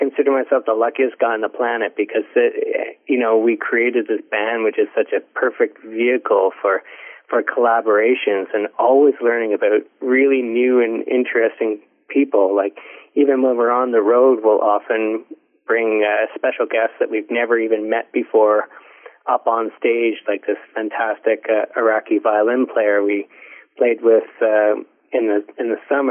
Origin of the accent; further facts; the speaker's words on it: Ontario, Canada; as people know it here in Ontario, and I grew up in Ontario, so we all learned it in school.